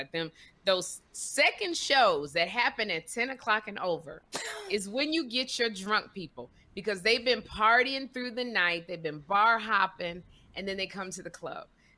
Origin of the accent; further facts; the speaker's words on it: Chicago, Illinois, United States; I'm from Chicago.